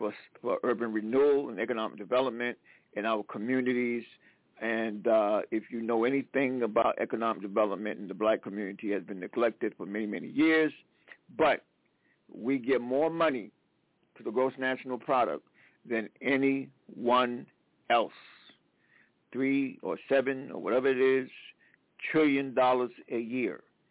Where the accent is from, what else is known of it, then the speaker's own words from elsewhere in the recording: South Carolina, United States; I'm from South Carolina, and both of my grandfathers were sharecroppers and farmers